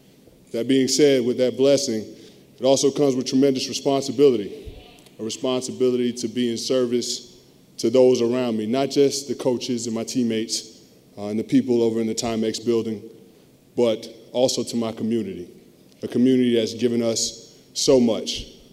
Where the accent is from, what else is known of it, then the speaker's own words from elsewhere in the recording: Bronx, New York, United States; I can remember growing up in the Bronx, we'd come home from church on Sundays and my dad would turn on the television